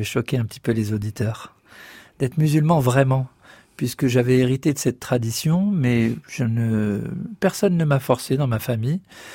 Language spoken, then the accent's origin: French; Paris, Île-de-France, France; Et j'ai grandi à Paris, hein, juste pour vous situer, dans le 11e arrondissement.